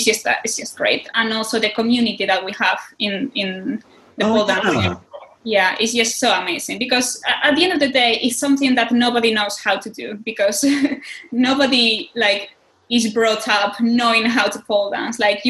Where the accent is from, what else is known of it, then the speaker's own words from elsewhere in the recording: Spain; English is a second language; now in United Kingdom; So I'm from Spain, but right now I'm living in the UK. If my accent is too strong, I apologize. English is my second language, so that's probably why.